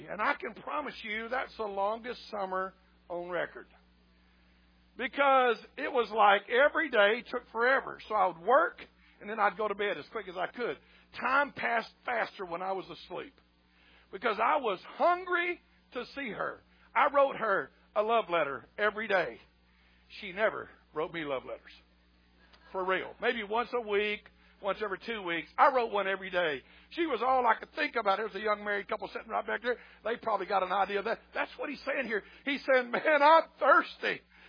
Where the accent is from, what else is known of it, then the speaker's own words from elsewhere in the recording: Bucksnort, Tennessee, United States; I'm the redneck from Tennessee, from the great city of Bucksnort. That's the exit off of Interstate 40.